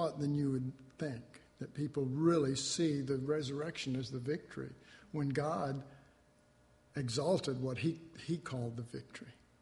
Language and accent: English; United States; You know, we Americans aren't as good at as the English